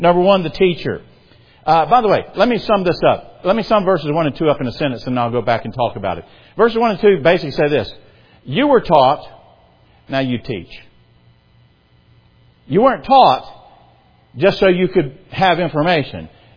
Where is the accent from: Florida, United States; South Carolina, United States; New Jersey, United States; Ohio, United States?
South Carolina, United States; now in Indiana; I came from South Carolina and went to Indiana.